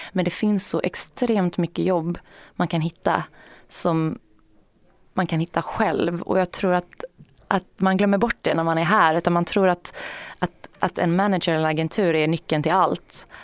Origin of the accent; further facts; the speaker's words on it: Sweden; accent: Swedish; jag kan kanske inte riktigt spela familjemedlem eller syster eller mamma i en amerikansk familj om jag har min svenska accent.